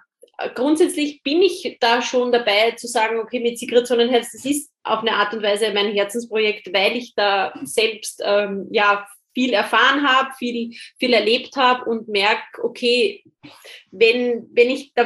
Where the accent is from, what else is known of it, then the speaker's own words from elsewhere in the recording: Austria; ich bin Österreicherin